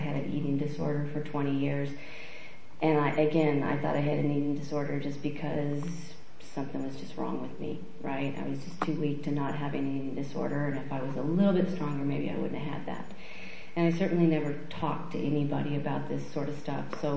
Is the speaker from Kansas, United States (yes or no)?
no; Colorado, United States; So I grew up in the Midwest, in Colorado, up in the mountains for the most part, thinking that that's really just how life is.